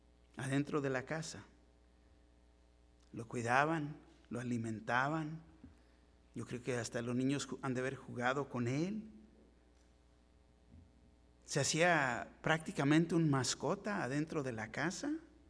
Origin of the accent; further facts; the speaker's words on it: Tijuana, Baja California, Mexico; Yo me recuerdo cuando era niño. De niño en Tijuana, tenía un gallo.